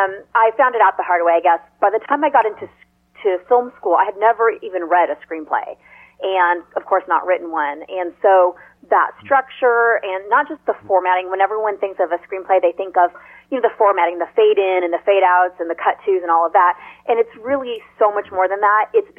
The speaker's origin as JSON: {"language": "English", "region": "Nebraska", "country": "United States", "tie": "born or raised there", "said": "I'm from Nebraska originally, and back when I was growing up there, you know, there was no film school in Nebraska. There were no film classes. There was no industry there, and so I was going to be a prosecutor."}